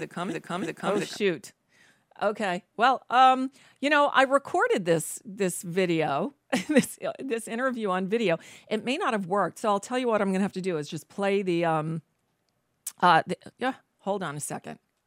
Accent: Bayside, New York, United States; growing up in Bayside, New York

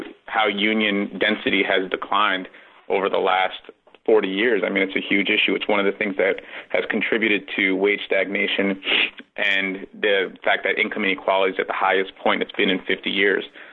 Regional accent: Mount Vernon, New York, United States; I grew up in Mount Vernon, which I mentioned before is a very diverse city.

